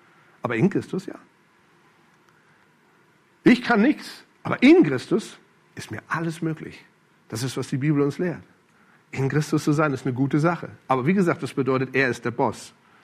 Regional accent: Germany; Oh, ich liebe Deutschland. Deutschland ist meine Heimat.

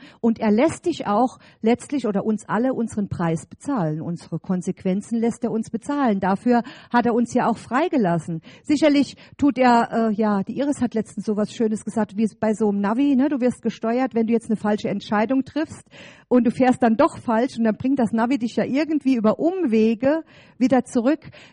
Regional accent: Saarland, Germany; ich komme aus dem Saarland, und meine Eltern sind dann hier in Westerwald gezogen, und da wollte ich auf gar keinen Fall hin, ich wollte nicht hierher. Und ich hatte zu der damaligen Zeit, da war ich erst 17, hatte ich einen Freund im Saarland

